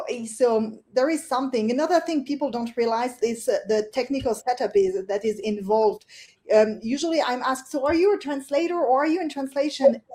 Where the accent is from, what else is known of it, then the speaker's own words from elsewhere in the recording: France; English is a second language; originally I'm not from the US, I'm from France. So that makes me speak two, even three languages, French, English, and German.